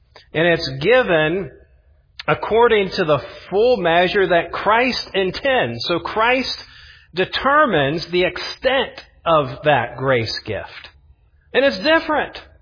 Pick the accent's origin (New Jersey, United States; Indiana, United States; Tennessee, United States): Indiana, United States; Indianapolis; I grew up in Indianapolis and watching the Pacers